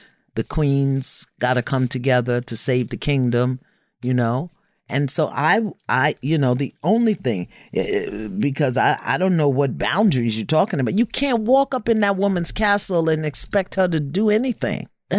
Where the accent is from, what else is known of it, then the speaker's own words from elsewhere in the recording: Brooklyn, New York, United States; I come from Brooklyn. I'm bold like that.